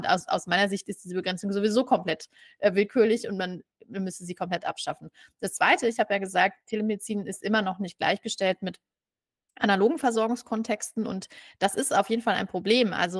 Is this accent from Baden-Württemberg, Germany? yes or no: no; North Rhine-Westphalia, Germany; Ich bin ja auch aus NRW, nicht ganz die Dortmund-Ecke